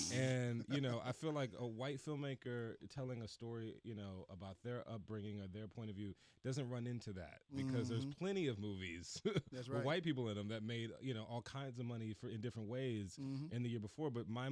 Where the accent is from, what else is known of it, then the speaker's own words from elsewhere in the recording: Houston, Texas, United States; I grew up, you know, I grew up in Houston and grew up in an all black neighborhood.